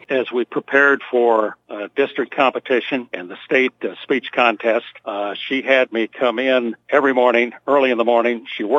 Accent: California, United States; proud founder of radio station KHBT. I was born and raised in South Humboldt.

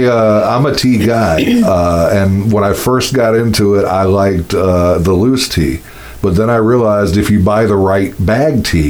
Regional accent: the South, United States; Now, I know I'm from the South

